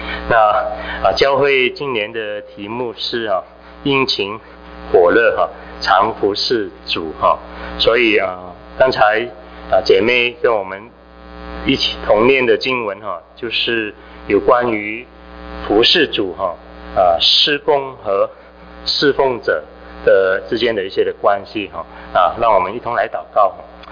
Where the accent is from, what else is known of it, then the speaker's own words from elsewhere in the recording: Malaysia; also born or lived in Taiwan; now in Chicago, United States; 我是马来西亚人哈，那长大然后到美国来信主的哈